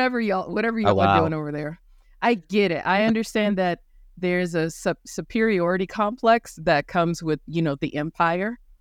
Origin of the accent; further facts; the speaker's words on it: United States; I'm just saying, as an American, the 4th of July is not the day you should do an election